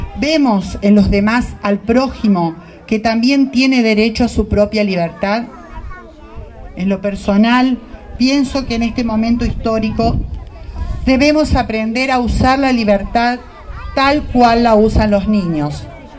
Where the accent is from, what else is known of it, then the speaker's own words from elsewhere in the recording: Argentina; esas palabras me hicieron reflexionar como argentina